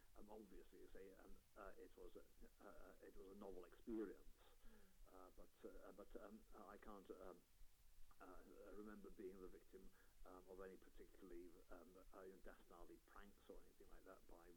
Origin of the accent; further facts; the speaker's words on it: Portchester, South East England, United Kingdom; also born or lived in Portsmouth; I was born in Portsmouth, and I spent the first probably 8 years of my life in a little village called Portchester, which is just outside Portsmouth. We moved to Liverpool when I was about 8 years old